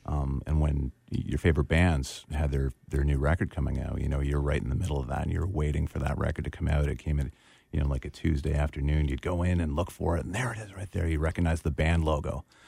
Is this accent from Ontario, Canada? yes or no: yes; Ontario, Canada; In Ontario, in Canada.